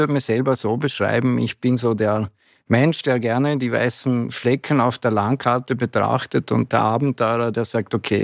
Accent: Vorarlberg, Austria; ich bin geborener und gelernter Vorarlberger. Das lässt sich nicht leugnen. Und um das in der Altersgruppe festzumachen, also meine Peer Group ist 60+ mittlerweile, also ich gehöre zu den ganz jungen 60ern

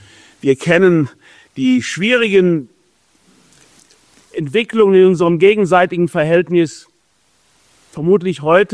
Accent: Saarland, Germany; German is a second language; dass ich als Saarländer, für den Hochdeutsch die erste Fremdsprache war, denn zu Hause haben wir Dialekt gesprochen

